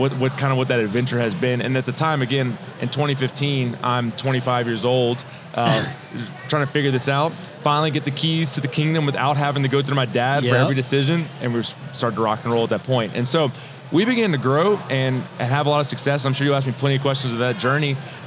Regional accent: Baton Rouge, Louisiana, United States; Yeah, so I'm from Baton Rouge, Louisiana.

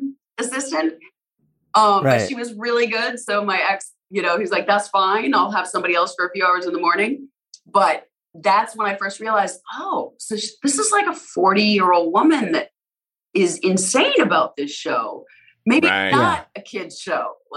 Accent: Alberta, Canada; now in United States; Well, I'm American now too, but I grew up in Alberta.

